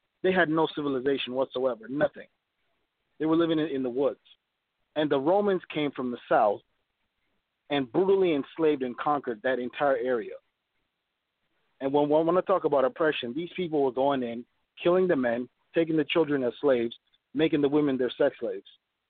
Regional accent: Ethiopia; including in my home country of Ethiopia

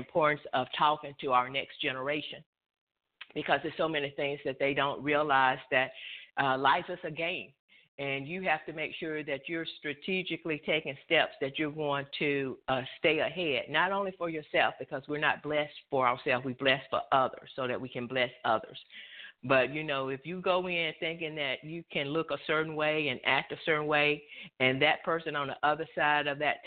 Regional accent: Mississippi, United States; being born and raised in Mississippi, my daddy taught us what to say

